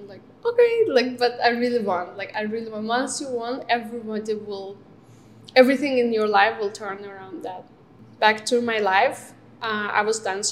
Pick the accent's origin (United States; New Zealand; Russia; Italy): Russia; Moscow; English is a second language; it's originally a Turkish-Azerbaijani name. My parents are from Azerbaijan, and I was born and raised in Moscow